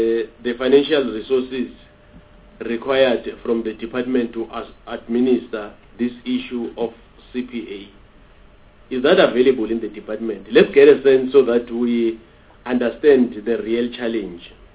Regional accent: Mpumalanga, South Africa; let me use Mpumalanga because I'm from Mpumalanga

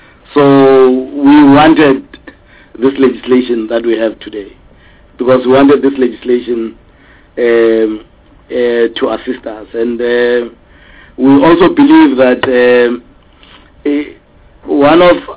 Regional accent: South Africa; I am a South African, but before I'm a South African, I am also Ndebele

